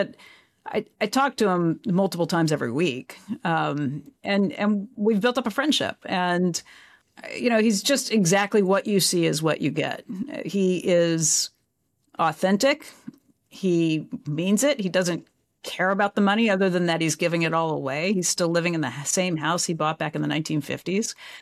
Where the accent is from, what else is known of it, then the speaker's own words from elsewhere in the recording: Midwest, United States; And I'm from the Midwest originally, so we had that in common.